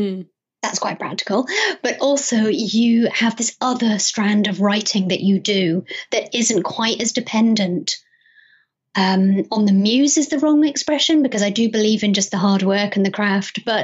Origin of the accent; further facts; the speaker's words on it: Wales, United Kingdom; now in Scotland, United Kingdom; I was born and brought up in Wales by a Scottish mother and an English father. So what we can basically say is that I'm British.